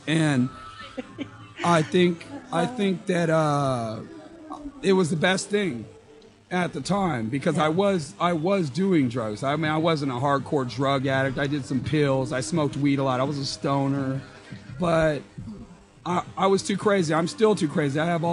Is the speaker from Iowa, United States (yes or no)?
no; Portland, Oregon, United States; I love Portland. I was born and raised. I was born on Morgan and Albina in my living room, natural birth.